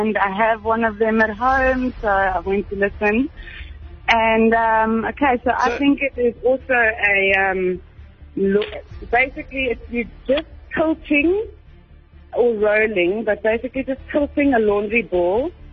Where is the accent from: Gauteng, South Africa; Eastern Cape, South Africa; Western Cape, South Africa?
Gauteng, South Africa; Pretoria; From Pretoria.